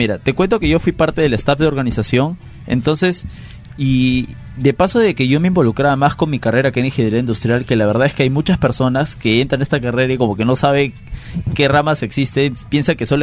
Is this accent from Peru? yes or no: yes; Peru; nos identifican a todos como peruanos